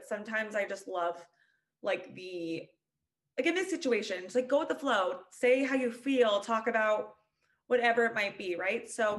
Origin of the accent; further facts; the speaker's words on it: Arizona, United States; So I am Arizona born and raised, New York blood.